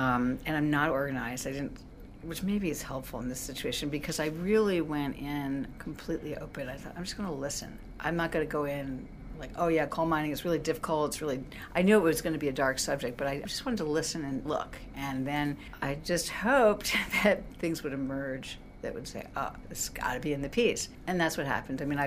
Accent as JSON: {"language": "English", "region": "Pennsylvania", "country": "United States", "tie": "born or raised there", "said": "has toured to Pennsylvania. Sure. We performed, but I've never had a commission from my home state."}